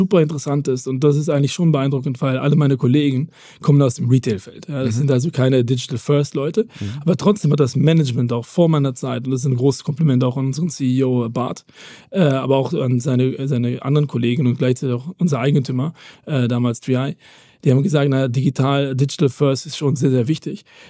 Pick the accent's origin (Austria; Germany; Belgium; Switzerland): Belgium; Ich bin Belgier, du weißt es, wir kennen uns ja schon.